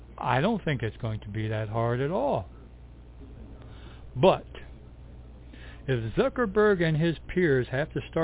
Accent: Pennsylvania, United States; now in Allentown, United States; I come from the Slate Belt area, northeast Northampton County, and I've lived in Allentown for a long time as well.

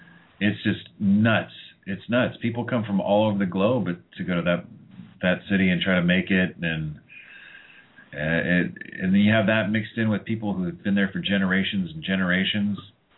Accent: California, United States; now in New York City, United States; We never had block parties in the suburbs growing up in California, at least not my neighborhood.

